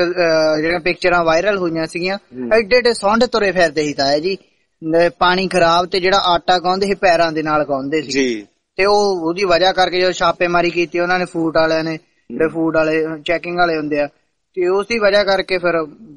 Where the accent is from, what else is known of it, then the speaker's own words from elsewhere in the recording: Sangrur, Punjab, India; ਸਾਡਾ ਜ਼ਿਲ੍ਹਾ ਸੰਗਰੂਰ ਆ